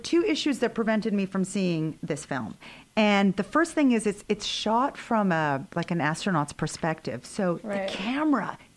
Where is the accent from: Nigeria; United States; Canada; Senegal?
Canada; And so being Canadian, I didn't learn the whole history of the moon landing and Neil Armstrong.